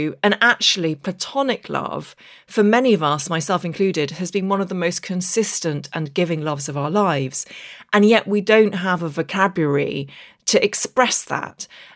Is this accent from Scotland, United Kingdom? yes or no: no; Derry, Northern Ireland, United Kingdom; accent: English; also born or lived in Belfast; I speak with an English accent, but I actually grew up in the north of Ireland in the Derry Girls era, and I grew up just outside Derry, went to primary school in Derry